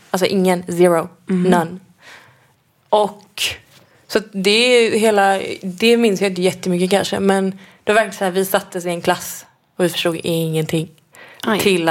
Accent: Gothenburg, Västra Götaland County, Sweden; Nej, jag föddes i Göteborg, 13 minuter efter min tvillingbrorsa. Växte upp ute på Hisingen, tillsammans med mina två bröder, mamma och pappa, och min mormor och morfar.

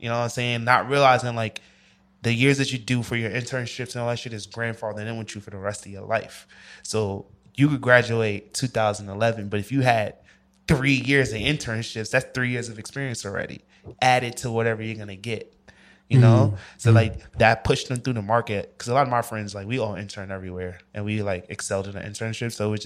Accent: New York, United States

